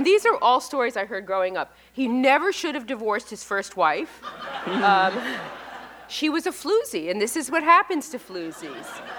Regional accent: Brooklyn, New York, United States; In fact, I had this little friend when I was growing up I grew up in Brooklyn, and I had this friend in the building who spoke with a very, very, very heavy Brooklyn accent.

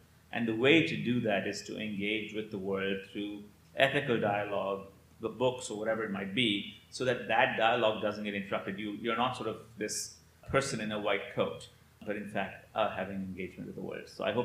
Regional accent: India; now in United States; I grew up in India, and I came quite quickly to university at Stanford.

